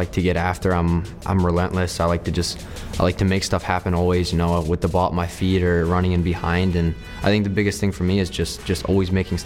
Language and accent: English; Medford, New Jersey, United States; I grew up in Medford, New Jersey, a pretty small town.